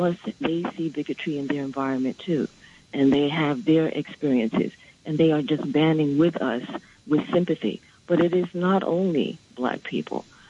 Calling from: Brooklyn, New York, United States; I'm calling from Brooklyn

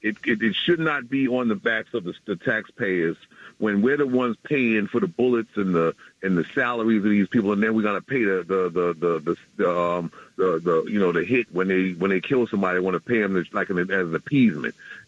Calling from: Brooklyn, New York, United States; I'm calling from Brooklyn.

